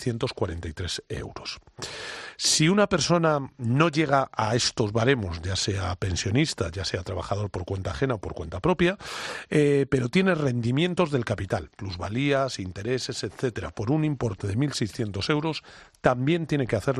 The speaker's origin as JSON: {"language": "Spanish", "region": "Community of Madrid", "country": "Spain", "said": "Yo estoy pensando que yo soy madrileño, que tengo 54 años"}